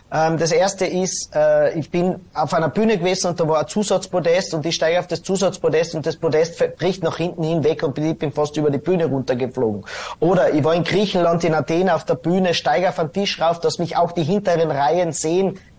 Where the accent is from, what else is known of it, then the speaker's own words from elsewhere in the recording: Tyrol, Austria; accent: East Tyrolean; ich mache einen Witz über meinen komischen Osttiroler Dialekt